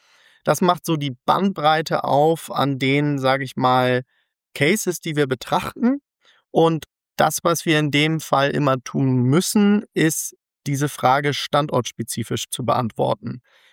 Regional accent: Bremen, Germany; now in Frankfurt, Germany; Ich bin gebürtiger Bremer, dann über verschiedene Stationen mittlerweile in Frankfurt gelandet, wo Retwin sitzt.

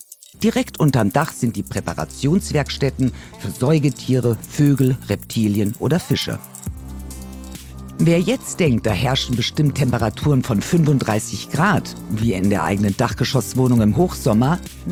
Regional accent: Berlin, Germany; sag ich mal so als Berlinerin.

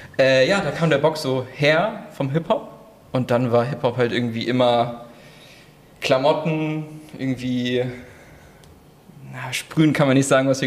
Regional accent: Dietzenbach, Hesse, Germany; Ich bin in Dietzenbach aufgewachsen

